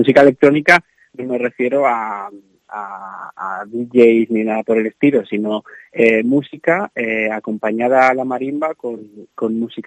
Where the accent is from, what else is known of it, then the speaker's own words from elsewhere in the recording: Zamora, Castile and León, Spain; yo soy de Zamora.